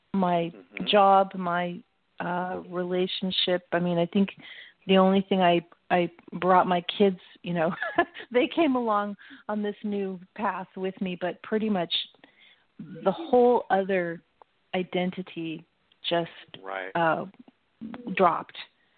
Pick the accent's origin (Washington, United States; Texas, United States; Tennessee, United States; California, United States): Washington, United States; Seattle; I grew up in Seattle, so just kind of that's what I had been raised to do, sort of.